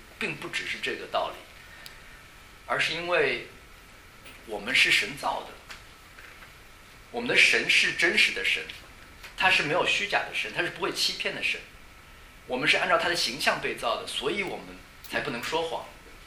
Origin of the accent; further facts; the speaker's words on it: China; 我们特别是在大陆长大的